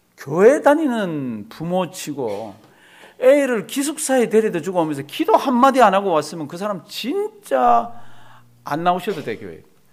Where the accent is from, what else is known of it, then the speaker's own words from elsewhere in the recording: South Korea; now in United States; 우린 다 한국에서 온 사람이잖아요.